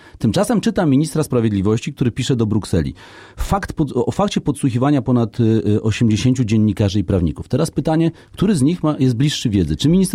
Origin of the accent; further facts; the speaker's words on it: Warsaw, Masovian Voivodeship, Poland; Jako Warszawiacy tylko się możemy z tego cieszyć.